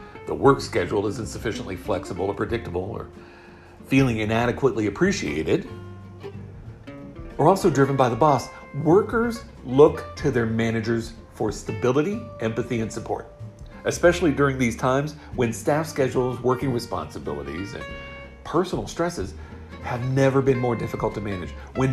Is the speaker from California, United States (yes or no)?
no; Columbus, Ohio, United States; There are situations in my hometown of Columbus, Ohio